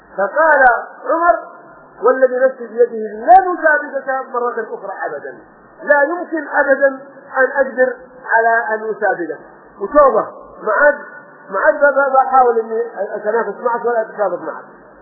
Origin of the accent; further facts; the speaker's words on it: Hadhramaut, Yemen; عندنا في حضرموت